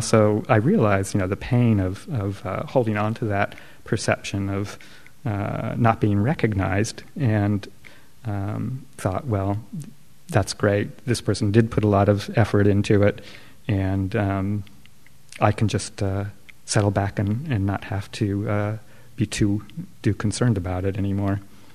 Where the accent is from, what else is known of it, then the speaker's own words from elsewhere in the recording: the South, United States; So, I grew up in the South, and sort of the Southern version of the false modesty is little old me.